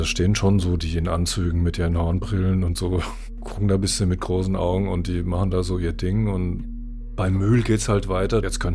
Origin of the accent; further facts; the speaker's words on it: Frankfurt, Hesse, Germany; born there; Ich bin 61 geboren in Frankfurt am Main